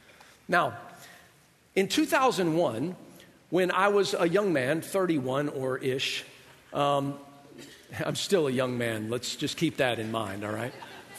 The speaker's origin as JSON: {"language": "English", "region": "Southern United States", "country": "United States", "said": "I'm from the South, right? Black duct tape on the side of this thing, right?"}